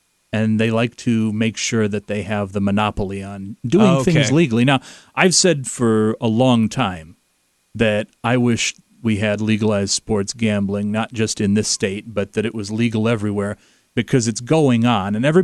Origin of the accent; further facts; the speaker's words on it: Iowa, United States; I grew up in Clinton County, which was one of the first places in the state to have riverboat gambling back in the early 90s